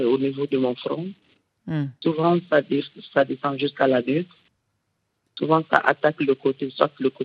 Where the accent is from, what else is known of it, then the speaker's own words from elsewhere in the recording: Bamako, Mali; je viens de Bamako